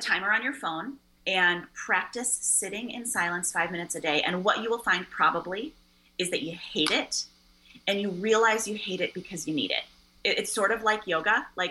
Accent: Chicago, Illinois, United States; Well, you know, growing up in Chicago, all my friends are Catholic. all my best friends from growing up are Catholic.

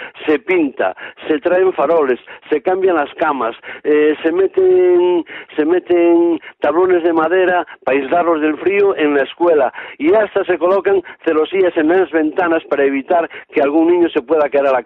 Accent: Galicia, Spain; yo, con perdón, como soy gallego no lo puedo evitar.

